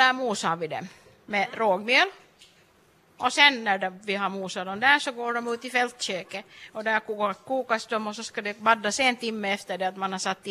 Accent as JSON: {"language": "Swedish", "town": "Loviisa", "region": "Uusimaa", "country": "Finland", "said": "Och jag är från Lovisa, jag har liksom lärt mig här det."}